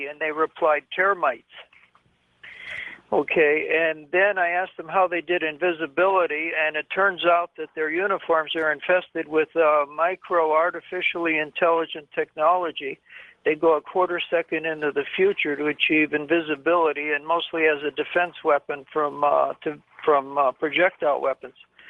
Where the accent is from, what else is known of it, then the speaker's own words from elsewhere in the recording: Seattle, Washington, United States; from Seattle